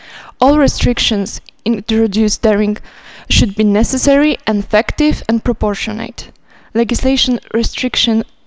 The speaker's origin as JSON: {"language": "English", "country": "Poland", "second_language": "English", "said": "I come from Poland."}